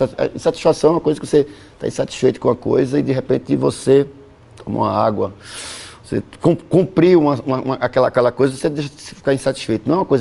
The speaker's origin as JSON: {"language": "Portuguese", "region": "Pernambuco", "country": "Brazil", "tie": "born there", "said": "para Casa Amarela, que é o bairro onde eu nasci"}